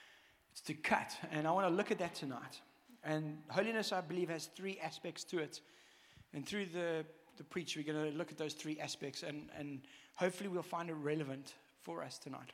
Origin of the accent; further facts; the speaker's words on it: Durban, KwaZulu-Natal, South Africa; I grew up in Durban, so we came across a lot of Hindus.